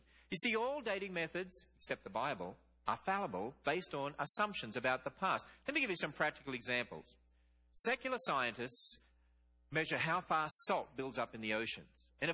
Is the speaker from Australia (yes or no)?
yes; Australia; down under, my home country in Australia.